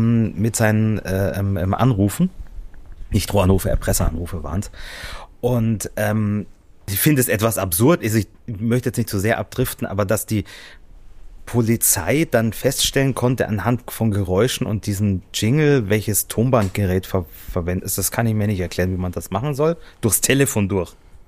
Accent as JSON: {"language": "German", "region": "Bavaria", "country": "Germany", "tie": "born or raised there", "said": "Ziemlich in meinem Heimatort damals war das eigentlich oder dazwischen."}